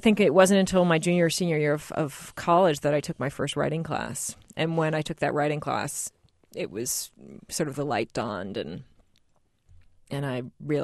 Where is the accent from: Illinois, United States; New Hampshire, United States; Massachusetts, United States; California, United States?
Massachusetts, United States; Salem; growing up in Salem, and it is an enormous industry, it wasn't so much when I was little there, but they've really turned it into the focus of the town now. I mean, it's really a tourist town at this point.